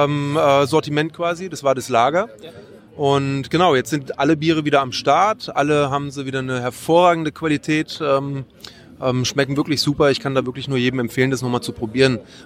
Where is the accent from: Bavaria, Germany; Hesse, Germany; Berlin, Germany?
Berlin, Germany; born there; da ich ja eh jetzt wieder in Berlin wohne, wo ich auch geboren wurde